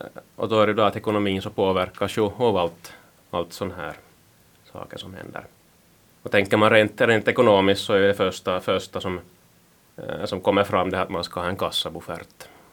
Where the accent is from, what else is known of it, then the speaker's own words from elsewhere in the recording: Pedersöre, Ostrobothnia, Finland; Jag kommer från Östensö i Pedersöre kommun.